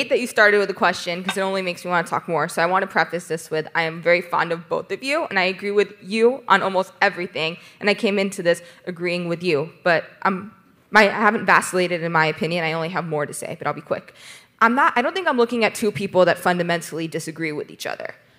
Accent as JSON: {"language": "English", "region": "New York", "country": "United States", "said": "I'm from New York, I can do that."}